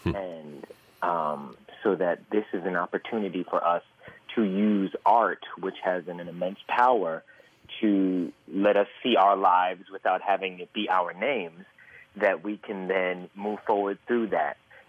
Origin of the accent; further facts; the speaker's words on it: New York, United States; I'm 31 years old and I'm from New York, so I come from a different perspective